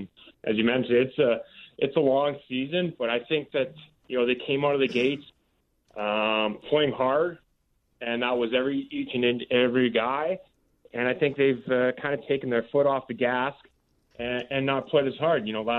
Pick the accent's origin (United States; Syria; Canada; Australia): Canada; Well, you know, being a Canadian growing up on the farm, I tossed a few axes in my day.